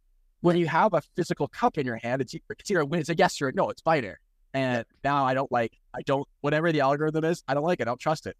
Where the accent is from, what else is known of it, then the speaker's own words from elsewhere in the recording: Canada; now in United States; I don't really feel American, but I don't feel as Canadian as I used to.